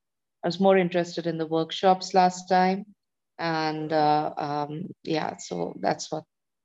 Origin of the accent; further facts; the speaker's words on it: India; I'm an ACA from India.